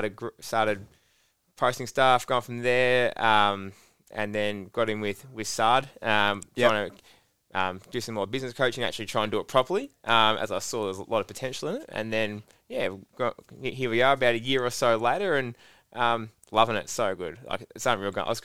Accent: Coorup, Victoria, Australia; now in Melbourne, Australia; I'm from Coorup. So obviously in the Victoria over there. But he moved into Melbourne. And then when he was actually, the reason why I moved up to Melbourne was because of him

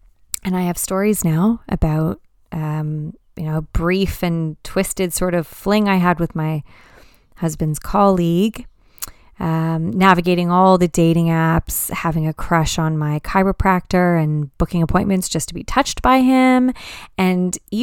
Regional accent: Canada; moved away as an adult; now in United Kingdom; I'm a young Canadian widow and mother living in the UK. I moved from Canada to the UK for my husband

